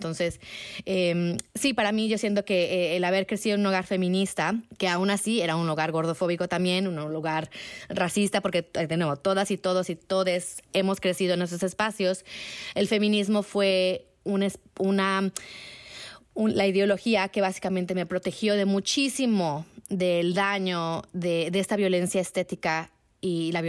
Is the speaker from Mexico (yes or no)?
yes; Mexico; cuando yo crecí con feminismo en México, éramos outliers, éramos afuera